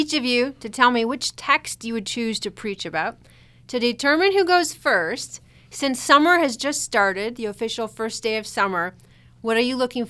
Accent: Wisconsin, United States; Peter, you win because Wisconsin is my home state and I'll be there part of the summer too.

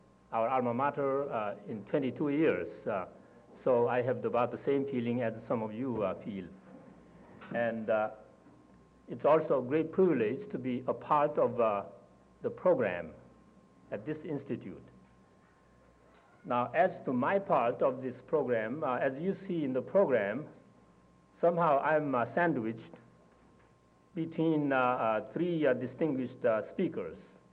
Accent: South Korea; since my topic does not include my home country and my home church, Korea

